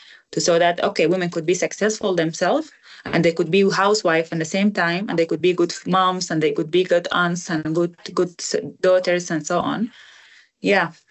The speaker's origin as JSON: {"language": "English", "town": "Kosti", "region": "White Nile", "country": "Sudan", "said": "I'm originally from White Nile State, from Kosti. It's in the southern border of Sudan, South Sudan."}